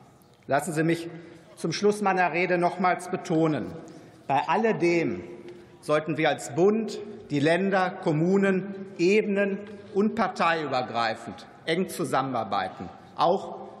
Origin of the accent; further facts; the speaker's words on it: Hagen, North Rhine-Westphalia, Germany; traf das Hochwasser so auch meine Heimatstadt Hagen.